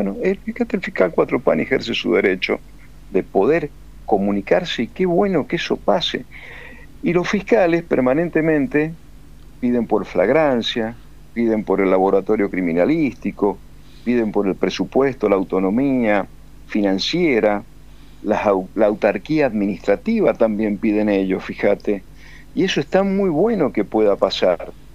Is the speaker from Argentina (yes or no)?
yes; Argentina; Así es como los argentinos hemos estado pagando carísima la ropa